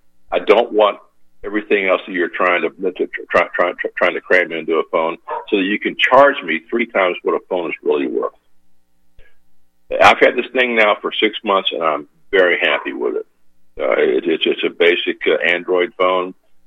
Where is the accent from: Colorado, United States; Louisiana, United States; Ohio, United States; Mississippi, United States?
Louisiana, United States; I grew up in Louisiana, and gumbo to me is life, and so this is gumbo.